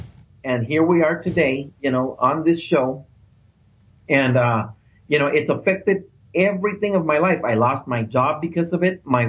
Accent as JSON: {"language": "English", "town": "Los Angeles", "region": "California", "country": "United States", "said": "I'm from Los Angeles, and normally that I would have never felt for that in Los Angeles."}